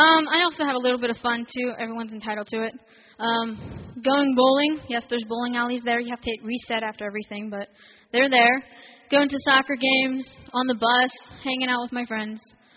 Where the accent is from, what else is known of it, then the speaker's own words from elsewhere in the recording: United States; my aide is Paraguayan, and I'm American.